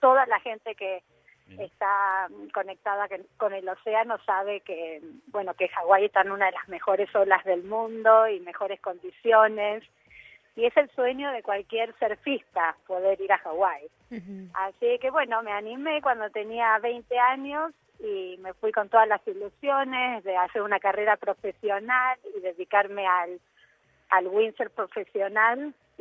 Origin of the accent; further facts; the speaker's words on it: Buenos Aires, Argentina; yo desde chiquita nací en Capital. Bueno, viví toda la vida en Belgrano